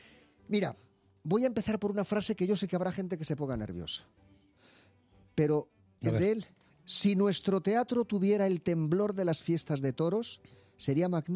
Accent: Madrid, Community of Madrid, Spain

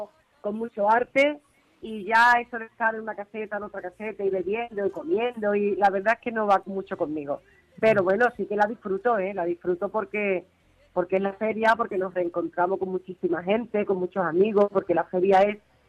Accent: Jerez, Andalusia, Spain; la primera vez que debuté en mi tierra, en Jerez

